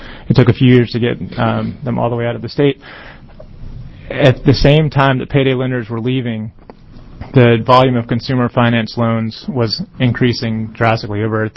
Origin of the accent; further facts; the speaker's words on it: North Carolina, United States; I'm from North Carolina, so if I need to take a turn.